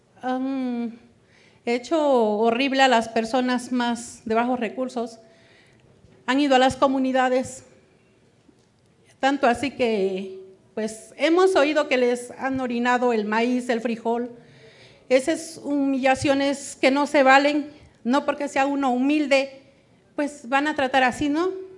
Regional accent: Guerrero, Mexico; Venimos de Guerrero, como ven, ya oyeron cómo está.

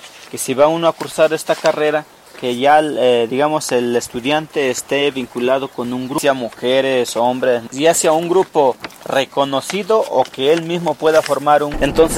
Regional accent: Ixtacamaxtitlán, Puebla, Mexico; soy del municipio de Iztacamaxtlán.

